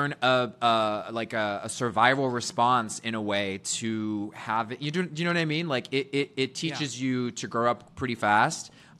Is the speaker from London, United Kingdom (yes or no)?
yes; London, United Kingdom; I feel the London it calls me. It calls me back. My hometown, it calls me back.